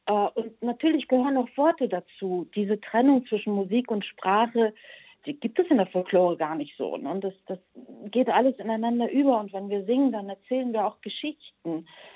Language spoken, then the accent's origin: German; Bulgaria; Wir kommen auch nicht alle aus Russland und der Ukraine, sondern aus Polen und ich komme aus Bulgarien